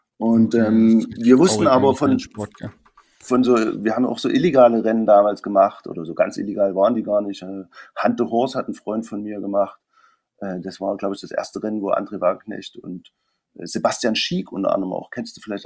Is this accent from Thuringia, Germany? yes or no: yes; Gera, Thuringia, Germany; Also ich komme eigentlich aus Thüringen, aus Gera.